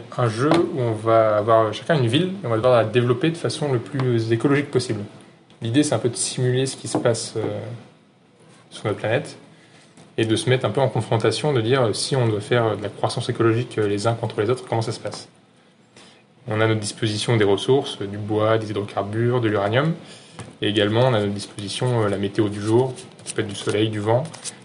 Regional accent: Brittany, France; now in Toulouse, France; donc je suis un breton qui est venu s'installer à Toulouse.

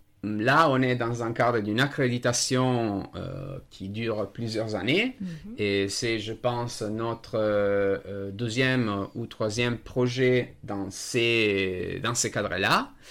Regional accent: Italy; first language Italian; French is a second language; aussi me remettre à l'enseignement des langues avec un cours d'italien, ma langue maternelle, que j'ai livré dans un festival espérantiste.

